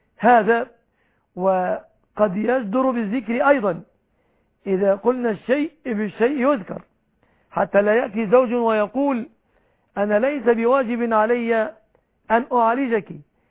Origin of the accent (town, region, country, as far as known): Egypt